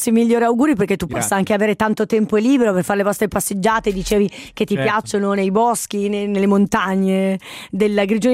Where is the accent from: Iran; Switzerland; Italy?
Switzerland; Biasca, Ticino; Io sono di Biasca